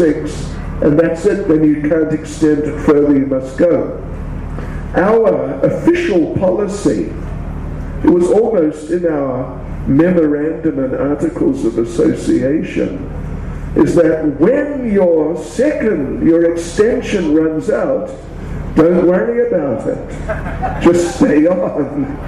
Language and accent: English; South Africa; And I'm South African.